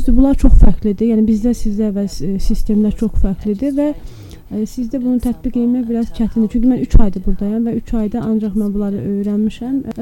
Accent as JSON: {"language": "Azerbaijani", "country": "Sweden", "second_language": "Azerbaijani", "lives_now": "Azerbaijan", "said": "Mən İsveçliyəm"}